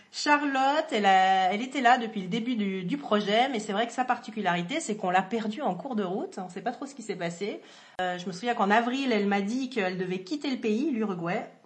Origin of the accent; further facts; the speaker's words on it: Switzerland; Donc évidemment, moi, je viens de Suisse.